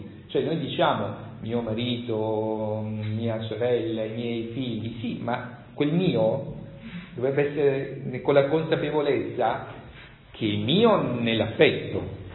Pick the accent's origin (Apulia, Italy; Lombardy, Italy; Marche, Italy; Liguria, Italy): Apulia, Italy; Grottaglie; Io mi ricordo, quindicenne ero entrato nella biblioteca dei gesuiti del mio paese, Grottaglie, che era una biblioteca dignitosa, con testi anche del Settecento.